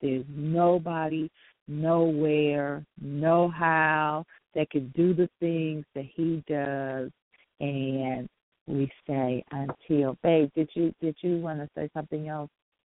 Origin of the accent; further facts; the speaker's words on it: Chicago, Illinois, United States; now in North Carolina, United States; And then I'm from Chicago, so that's Central time, and I've listeners there. And of course, now we're living in North Carolina, so we're on Eastern time now.